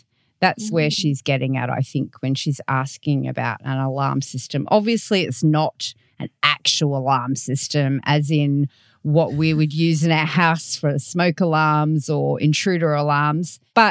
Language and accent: English; Australia; I'm your host from Australia